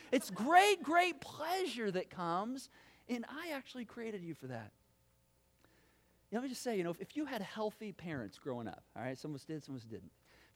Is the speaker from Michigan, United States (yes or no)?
yes; Battle Creek, Michigan, United States; I grew up in Battle Creek, Michigan.